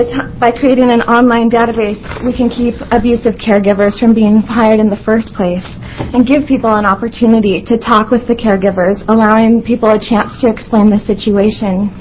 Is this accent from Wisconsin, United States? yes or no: yes; Milwaukee, Wisconsin, United States; I'm from Milwaukee